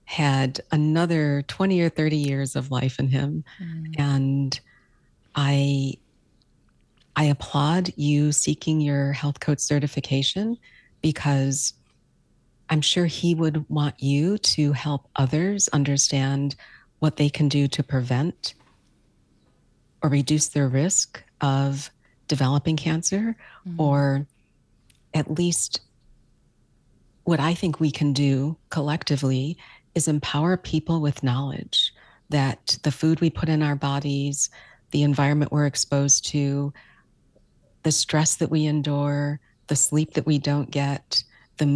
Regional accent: Buffalo, New York, United States; I grew up in Buffalo, New York, and so I'm a proud Buffalo girl.

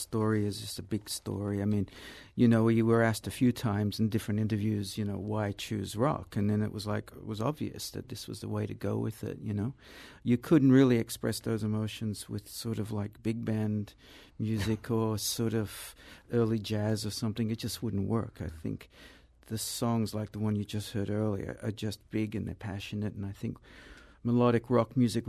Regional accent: Australia; now in New York, United States; growing up in Australia, once again, it was very, you're kind of removed from it. But when I moved to New York in the 80s

